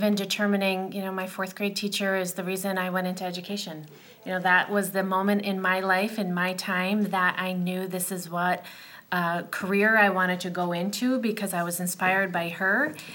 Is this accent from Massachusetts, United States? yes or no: no; North Haven, Connecticut, United States; I grew up in the town next door in North Haven, Connecticut. Spent my entire, pretty much my entire life there. My parents still live there, so it's still home for me.